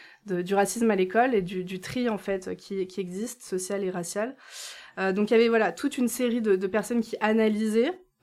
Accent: Lille, Hauts-de-France, France; moi, j'ai grandi à Lille et on parle de l'école, mon lycée est à quelques minutes d'ici, mon collège, voilà, à 15 minutes d'ici

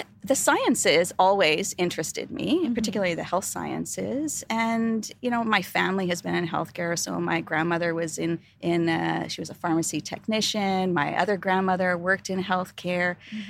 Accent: Thunder Bay, Ontario, Canada; So I was born and raised in a small to medium-sized town in Northern Ontario, Thunder Bay, Ontario, to be precise, in Canada.

